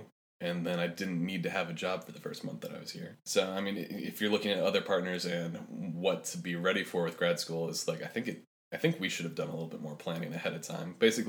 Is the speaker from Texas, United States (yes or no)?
no; Cleveland, Ohio, United States; Well, and we grew up in Cleveland, so I mean, it's a city, but it's a smaller city.